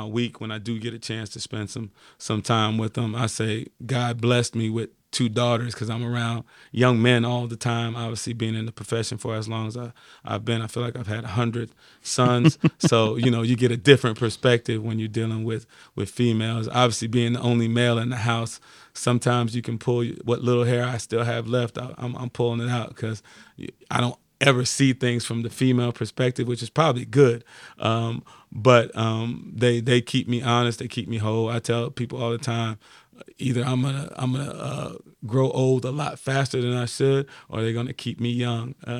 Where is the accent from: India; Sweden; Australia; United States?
United States; New York; As growing up in New York, that was, one of the better shows just because it was comedy, but had some real life, you know, events in it too.